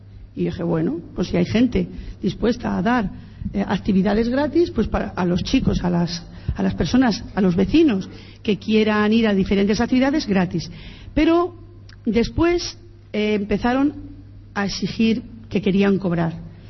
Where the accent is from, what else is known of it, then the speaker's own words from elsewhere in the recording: Madrid, Community of Madrid, Spain; Pues es un problema. Como soy madrileña, dirías, bueno, esta mujer es políticamente correcta.